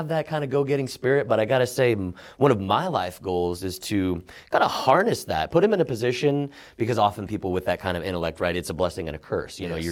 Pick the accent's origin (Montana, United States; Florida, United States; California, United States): California, United States; Davis; growing up in Davis, you know, there's kids that get into, you know, drinking and drugs and stuff a little early